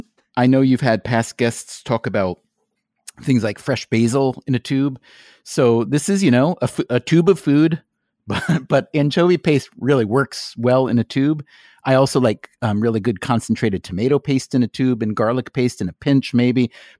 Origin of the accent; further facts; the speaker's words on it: New York, United States; Yeah, no, I'm a New Yorker.